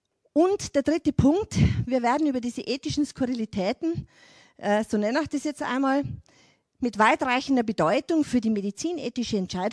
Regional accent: Tyrol, Austria; wir als Tiroler haben diesen Lockdown eigentlich nicht als Panikmache empfunden

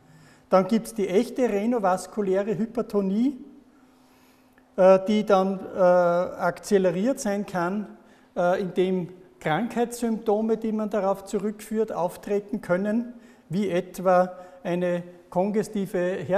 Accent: Wels, Upper Austria, Austria; wir kommen beide aus Wels in Oberösterreich

